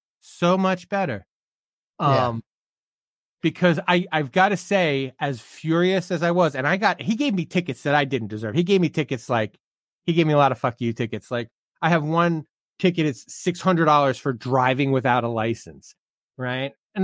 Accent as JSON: {"language": "English", "region": "New Jersey", "country": "United States", "tie": "born or raised there", "said": "the state of New Jersey at one point set up a roadblock on St. Patrick's Day in my hometown. The police got. Just to give you an idea of where I come from."}